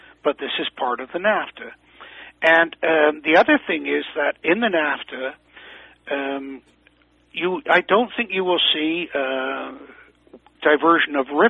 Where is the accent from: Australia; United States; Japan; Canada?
Canada; one of the things that infuriates me as a Canadian is that Americans are getting Canadian oil and their gasoline is cheaper than what I pay.